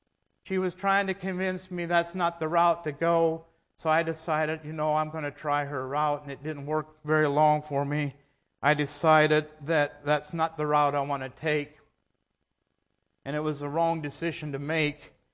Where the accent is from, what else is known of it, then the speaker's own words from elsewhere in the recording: United States; I was born and raised in Holmes County. Had a very good family, but they weren't spiritual.